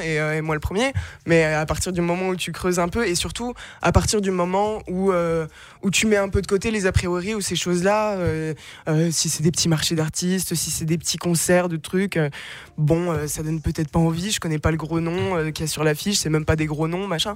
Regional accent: Nancy, Grand Est, France; Moi, j'ai grandi à Nancy. Ma famille est à Nancy depuis des centaines d'années. Je suis un énorme flexeur d'être plus grand Lorrain de cette terre.

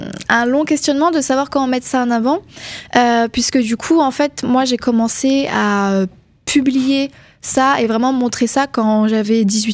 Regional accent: Grand Est, France; j'ai 23 ans, je viens des Vosges

